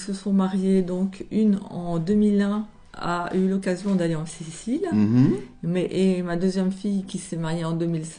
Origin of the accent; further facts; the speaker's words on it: Île-de-France, France; je suis originaire du Val d'Oise.